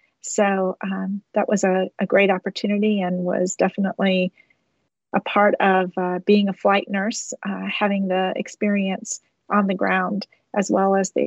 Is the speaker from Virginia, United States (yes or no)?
yes; Cascade, Virginia, United States; I grew up in rural Virginia, in an area called Cascade, very much a farming community with predominantly at that time tobacco farming and cows.